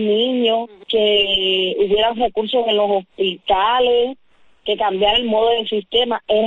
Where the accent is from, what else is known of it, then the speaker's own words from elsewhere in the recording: Cuba; reclamar un derecho como ciudadanos cubanos, como estamos